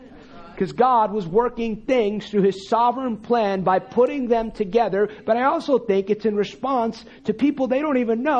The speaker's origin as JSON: {"language": "English", "country": "United States", "said": "You know, I'm American. I don't like going on planes."}